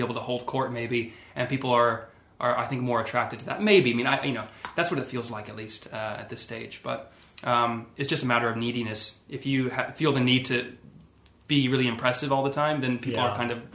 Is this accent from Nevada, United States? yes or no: yes; Las Vegas, Nevada, United States; You know, I grew up in Vegas where you don't really have these classically magnificent theaters.